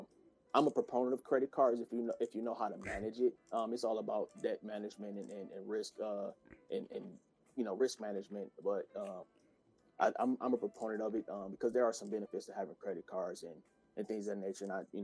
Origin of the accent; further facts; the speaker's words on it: Detroit, Michigan, United States; I grew up in Detroit, Michigan, single parent home with my mother, and finance wasn't a big topic at all.